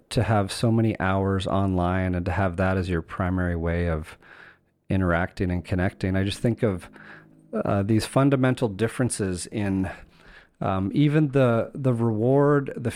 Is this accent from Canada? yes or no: yes; Eastern Canada, Canada; I grew up in Eastern Canada and was also outside all the time